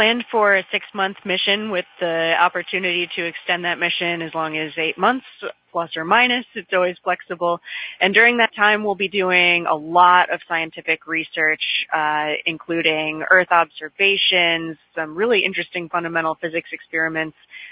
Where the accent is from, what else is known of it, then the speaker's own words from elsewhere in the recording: Williamsburg, Virginia, United States; Williamsburg still feels very much like home for me. My mom still lives there.